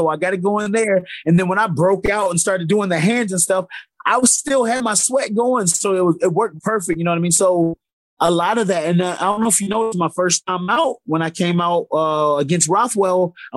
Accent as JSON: {"language": "English", "region": "Georgia", "country": "United States", "tie": "born or raised there", "also_born_or_lived": "Spain / Colorado / Texas / Alabama", "said": "I'll claim Georgia is where I grew up. I was an Air Force brat, so born in Spain, actually. From Spain, about 4 or 5 years there. Went to Colorado, from Colorado to Texas to, I think, Alabama"}